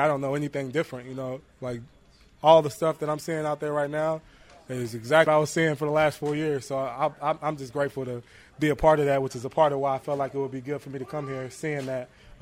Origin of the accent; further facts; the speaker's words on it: Tampa, Florida, United States; Tampa, Florida.